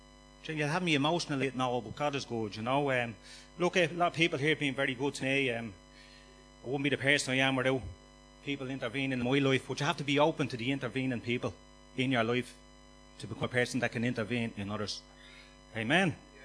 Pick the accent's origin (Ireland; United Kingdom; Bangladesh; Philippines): Ireland; Dublin, Leinster; We grew up in Finglas, a real quiet estate over in the north side, and there was nothing wild about it.